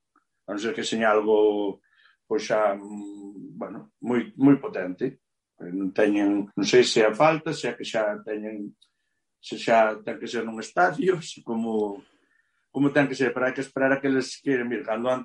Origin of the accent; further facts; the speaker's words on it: A Pontenova, Galicia, Spain; eu son da Ponte Nova, que nos tirábamos xa máis hacia a Mariña, que máis hacia Lugo ou hacia a Chaira